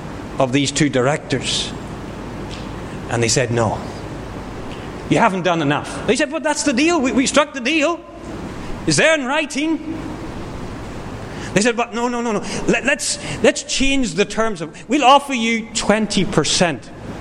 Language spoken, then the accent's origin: English; United Kingdom; I grew up in the United Kingdom. It used to be said, you know, that an Englishman's word is his bond.